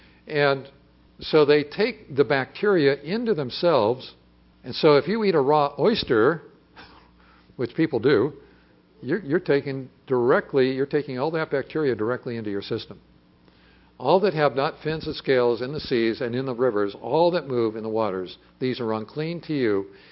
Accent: San Diego, California, United States; In fact, I grew up, when I grew up in San Diego, World War II was underway

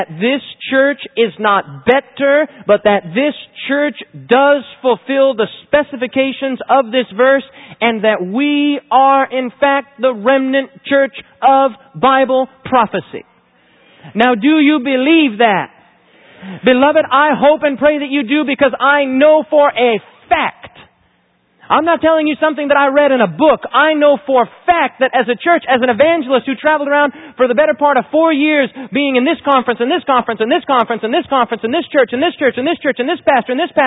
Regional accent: Michigan, United States; As many of you know, I am from Michigan

